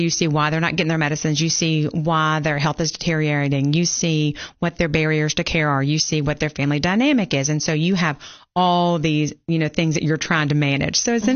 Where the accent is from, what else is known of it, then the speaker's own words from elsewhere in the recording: Jackson, Mississippi, United States; I grew up in Jackson, which okay. is, you know, the state capital. It's a city. It's a larger city. Nothing like Nashville, but, you know, it definitely was, larger than Grimsley.